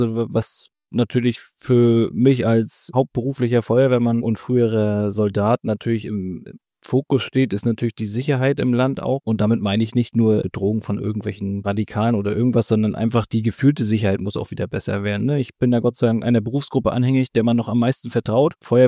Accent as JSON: {"language": "German", "region": "Mecklenburg-Vorpommern", "country": "Germany", "tie": "born or raised there", "said": "Demografischer Wandel ist auch so ein Thema, gerade in Mecklenburg-Vorpommern. Wir sind halt ländlich geprägt"}